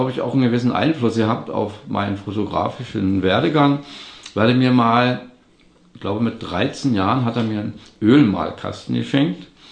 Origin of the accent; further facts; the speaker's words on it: Berlin, Germany; Ich bin 1959 in Berlin-Mitte geboren und lebe seitdem in Berlin. Mein Vater war gebürtig aus der Gegend von Breslau, von einem Bauernhof.